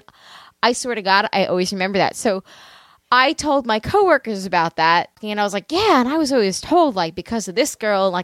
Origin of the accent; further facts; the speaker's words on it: Long Island, New York, United States; now in North Carolina, United States; I'm from Long Island. I live in North Carolina now.